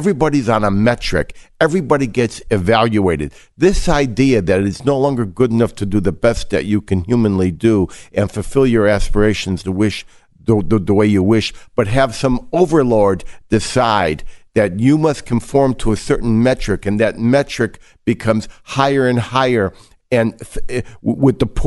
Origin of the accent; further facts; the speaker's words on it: Chicago, Illinois, United States; When I was growing up in Chicago, the consensus of medical wisdom for spina bifida was to allow the baby